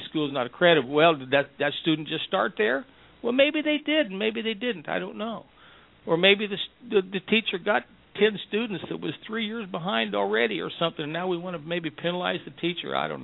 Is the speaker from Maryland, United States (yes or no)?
no; Lee's Summit, Missouri, United States; Back in my hometown, at Lee's Summit and Odessa